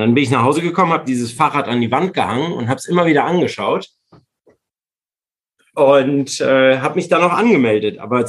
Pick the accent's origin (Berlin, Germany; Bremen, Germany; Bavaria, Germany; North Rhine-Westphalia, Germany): North Rhine-Westphalia, Germany; Cologne; Ich bin 40 Jahre alt, komme aus Köln, bin auch in Köln geboren und aufgewachsen und lebe dort.